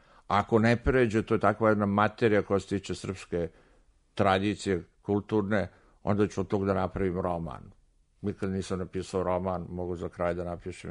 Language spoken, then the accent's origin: Serbian; Bosnia & Herzegovina; Znači, 6 dana juna tiče se Bosne, odakle sam ja došao.